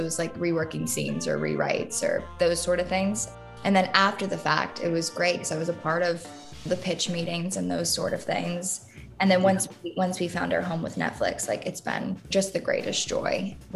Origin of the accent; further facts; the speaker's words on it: Florida, United States; now in Los Angeles, United States; Yeah, so I'm from Florida originally, but...